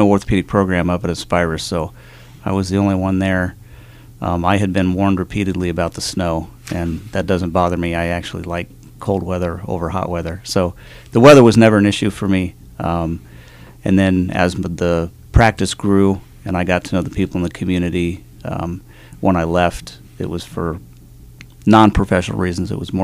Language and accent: English; Indiana, United States; then I went back to Indiana, where I'm originally from, and practiced there for about 3 years